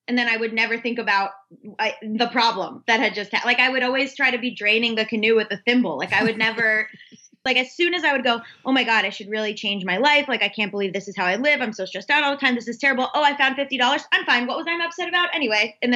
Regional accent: Florida, United States; also born or lived in Georgia; I grew up in South Florida, but it was like split time a lot between Florida and Georgia. And so in the South, but also in the very Jewish part of Florida.

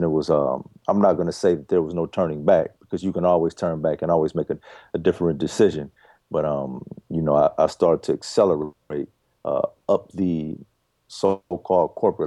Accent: Daly City, California, United States; My childhood, I grew up in San Francisco. Actually, I grew up right on the borderline of San Francisco in a city called Daly City.

